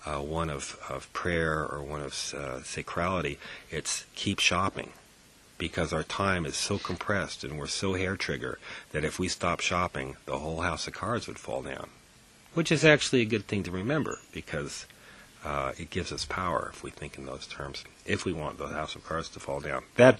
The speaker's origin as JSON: {"language": "English", "region": "California", "country": "United States", "lives_now": "Oregon, United States", "said": "I know that you're being affected up here in Oregon. I come from the Bay Area, and the coho salmon down there"}